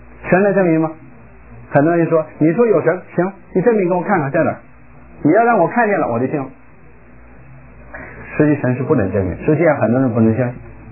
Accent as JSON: {"language": "Chinese", "country": "China", "moved": "yes", "lives_now": "United States", "said": "我也是从大陆来的，所以这样的话，我想我们可能有很多方面是共同的，大陆的无神论教育背景一切。"}